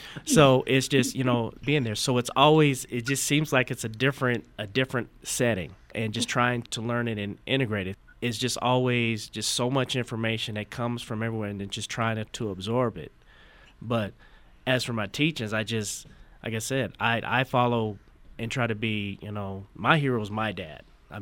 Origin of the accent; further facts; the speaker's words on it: United States; It always did, because I'm American.